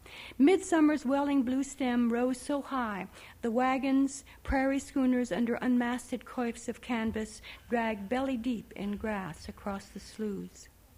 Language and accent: English; Midwest, United States; Being a Midwesterner, I have written about my native region